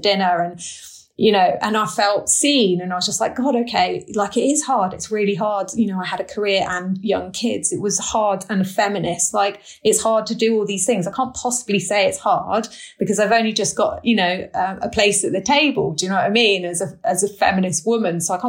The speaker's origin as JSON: {"language": "English", "town": "Stroud", "region": "South West England", "country": "United Kingdom", "tie": "born or raised there", "said": "I grew up in Stroud, which is a small town in Gloucestershire"}